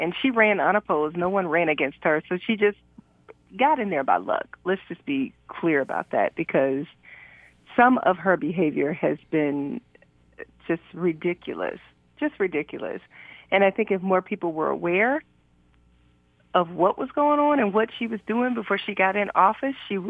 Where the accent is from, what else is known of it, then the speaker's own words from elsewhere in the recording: Rome, Georgia, United States; So people have been like, what's going on in Rome, Georgia? What kind of people are you guys? And I'm like, this lady doesn't represent us. You know, so I'm defending my hometown against the craziness of her.